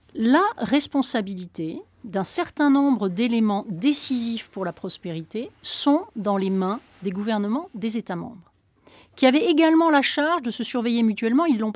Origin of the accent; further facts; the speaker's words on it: France; Pour ma part, je suis française